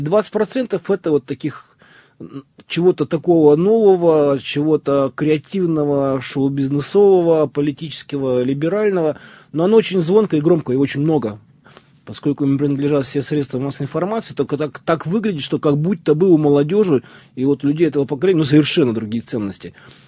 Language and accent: Russian; Asbest, Sverdlovsk Oblast, Russia; меня город Асбест интересует именно как мой родной город и моя родная школа.